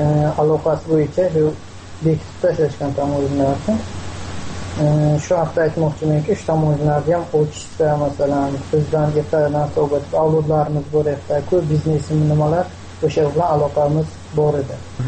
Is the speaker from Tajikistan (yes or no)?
yes; Isfara, Sughd, Tajikistan; Tojikiston davlatidan, Isfara shahridan, Isfara rayonida.